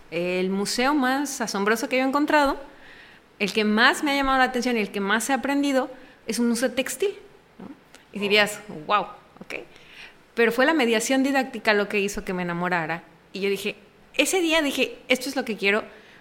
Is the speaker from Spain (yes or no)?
no; Mexico; lo vi en México, pero creo que fue aún más emocionante, ¿no? Saber que mi sueño empezó allá y logré verlo, pues, en mi país.